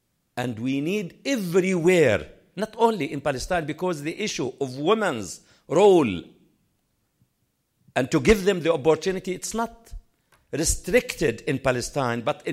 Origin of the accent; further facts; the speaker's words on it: Canada; I'm coming from Canada